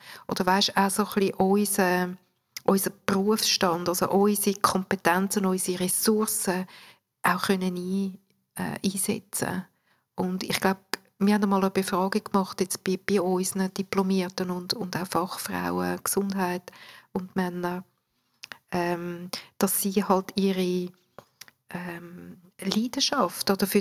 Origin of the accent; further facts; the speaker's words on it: Urdorf, Zurich, Switzerland; aufgewachsen bin ich ja in Urdorf. In einer grossen Familie. Ich habe vier Geschwister.